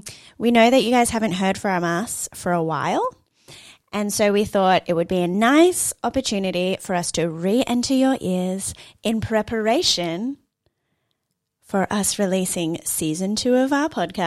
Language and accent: English; Australia; I am Iranian Australian.